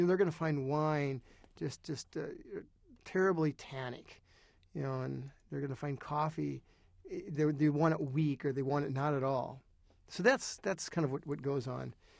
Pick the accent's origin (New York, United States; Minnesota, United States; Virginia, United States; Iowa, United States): Iowa, United States; I was raised in Iowa in sort of farmland